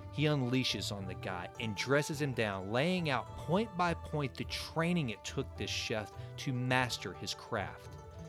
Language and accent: English; Sulphur Springs, United States; It was at this time my father worked nights at the coal mines near my hometown of Sulphur Springs.